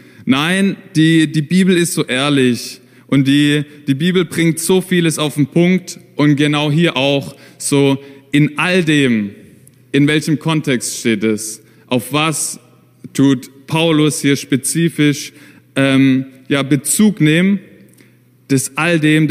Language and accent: German; Germany; now in Vienna, Austria; ich komme ja aus Deutschland mit Michelle, seit Oktober sind wir hier in Wien